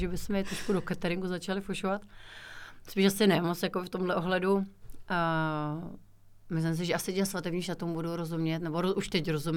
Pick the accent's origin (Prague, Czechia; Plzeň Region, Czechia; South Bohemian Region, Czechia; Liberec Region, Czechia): South Bohemian Region, Czechia; Čejkovice; Pocházím z vesnice kousek od Budějovic. Na základní školu jsem dojížděla sem do Budějovic, takže bych řekla, že prakticky jsem v Budějovicích vyrůstala, ale narodila jsem se tady, ale že naši mají tady v Čejkovicích baráček, aha, takže jsem vlastně pocházím z Čejkovic.